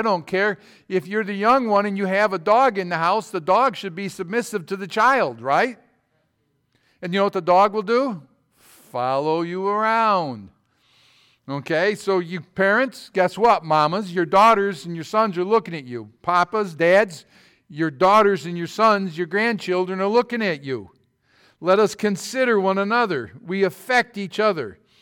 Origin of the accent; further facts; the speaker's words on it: Sterling, New York, United States; I know I'm from Sterling and I graduated from Red Creek